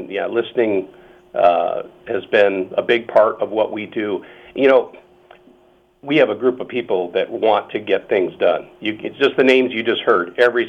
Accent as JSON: {"language": "English", "town": "Marysville", "country": "United States", "tie": "born or raised there", "said": "Even though we lived out of state for years, I grew up in Marysville many years ago."}